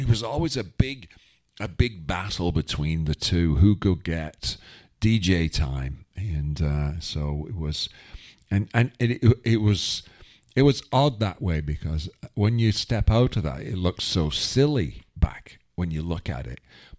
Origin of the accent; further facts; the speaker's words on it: Wigan, North West England, United Kingdom; something I grew up with back in my hometown of Wigan.